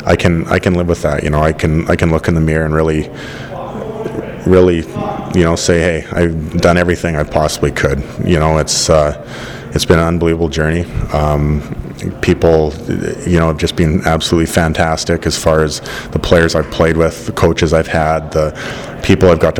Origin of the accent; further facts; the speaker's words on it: British Columbia, Canada; we grew up just Oilers fans. You know, it was, even though we're from British Columbia